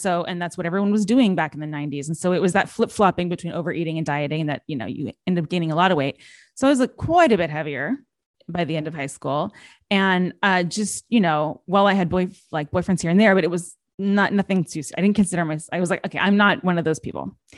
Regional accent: Los Angeles, California, United States; I was in Hollywood. I grew up in Los Angeles.

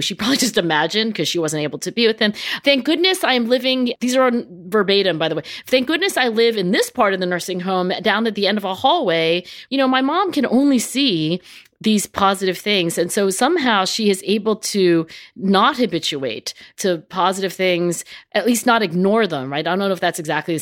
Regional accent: New Jersey, United States; I thank the gods that I grew up in South Jersey

